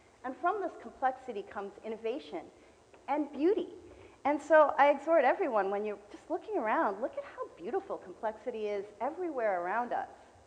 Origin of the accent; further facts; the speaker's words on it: Santa Cruz, California, United States; I'm from Santa Cruz. I've tried.